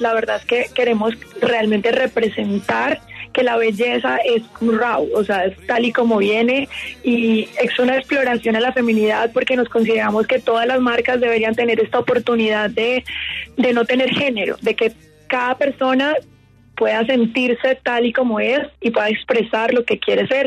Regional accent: Chocó, Colombia; un oro chocoano que queremos como engalanar toda esta región de donde vengo.

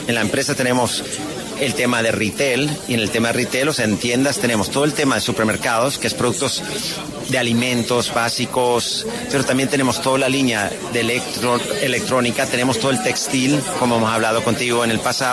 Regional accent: El Salvador; como buen guanaco significa salvadoreño

